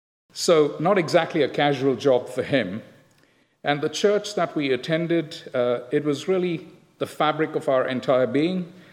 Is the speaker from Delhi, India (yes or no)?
no; Bangalore, Karnataka, India; I grew up in Bangalore, in the south of India, and I come from a Syrian Catholic background.